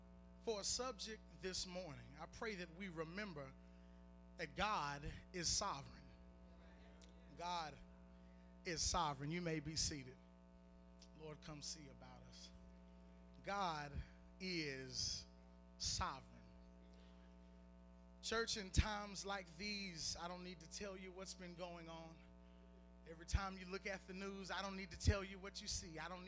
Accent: Mansfield, Texas, United States; now in Princeton, United States; I'm from Mansfield, Texas. I'm a country boy up here in Princeton, New Jersey.

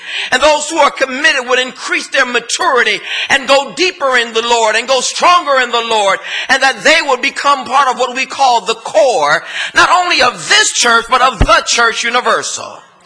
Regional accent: Los Angeles, California, United States; growing up in South Central LA in 1977, 78, 79, the birthplace of Bloods and Crips.

